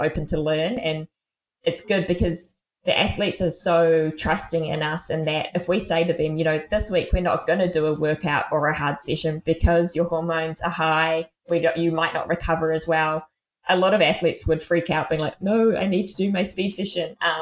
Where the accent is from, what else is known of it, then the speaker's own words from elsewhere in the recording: New Zealand; she's an amazing scientist who's actually based here in New Zealand, actually in my hometown, which is awesome.